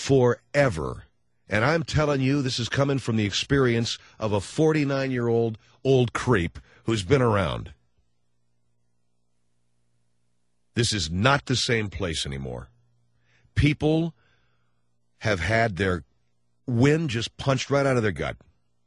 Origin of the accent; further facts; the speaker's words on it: Pasadena, California, United States; born there; also born or lived in Thousand Oaks; I was born in Pasadena, California. And my life up until September the 11th, 2001, in Thousand Oaks, California, has been pretty consistent.